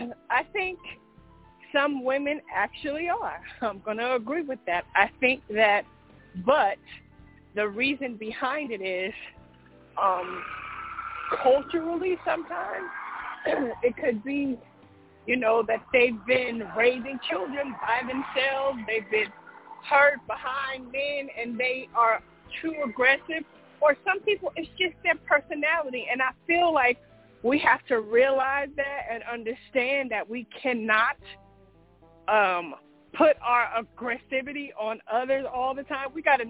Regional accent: West Coast, United States; even more so because I'm from the West Coast. On the East Coast, this is an aggressive culture here, more so than where I come from.

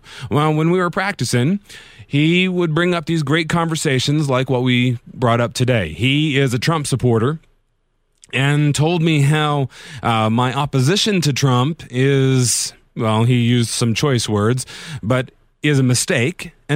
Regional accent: Las Vegas, Nevada, United States; right around 9 o'clock in Las Vegas. I'm a little bit biased, but yes, my hometown.

